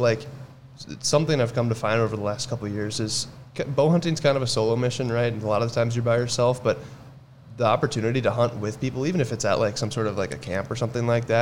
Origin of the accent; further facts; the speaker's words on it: South Dakota, United States; I'm from South Dakota. Like, I sit in the whitetail woods.